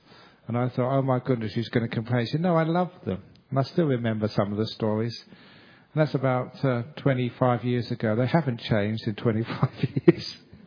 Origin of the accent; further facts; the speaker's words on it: London, United Kingdom; I remember when I used to be a young man growing up in London, you weren't allowed to ask questions in a church.